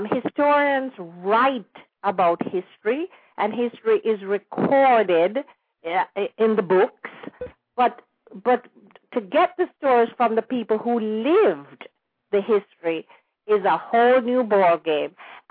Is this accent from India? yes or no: no; Jamaica; Actually, I'm a Jamaican, and a lot of the our listeners are Jamaicans